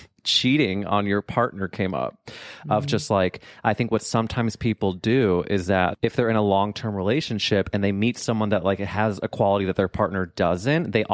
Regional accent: St. Louis, Missouri, United States; because I'm from St. Louis, Missouri.

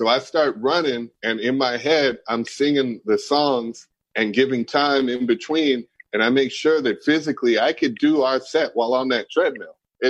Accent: Alabama, United States; born there; No, my family, I was born in Alabama.

